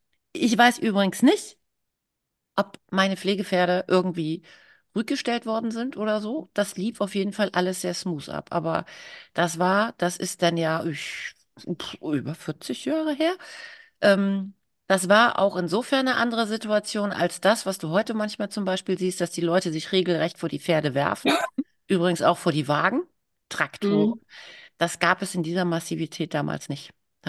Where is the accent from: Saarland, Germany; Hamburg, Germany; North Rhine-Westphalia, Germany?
North Rhine-Westphalia, Germany; Düsseldorf; Ich hatte als 12-Jährige zwei Pflegepferde. Ich komme ja aus Düsseldorf.